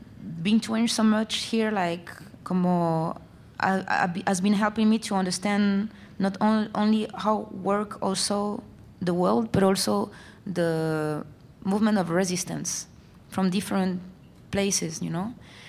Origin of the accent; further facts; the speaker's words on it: Chile; English is a second language; I come from Chile